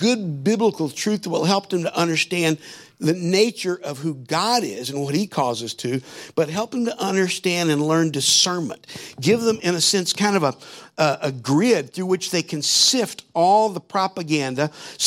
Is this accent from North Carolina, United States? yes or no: yes; Charlotte, North Carolina, United States; I remember when I was a little boy, I grew up in Charlotte, North Carolina.